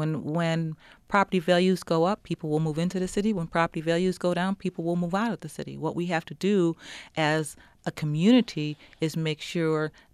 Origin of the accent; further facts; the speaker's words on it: Batavia, New York, United States; Well, we're from Batavia, Leroy, Avon, Pavilion, that area. And my mother moved us to the city because there was more job opportunities here. I love the country.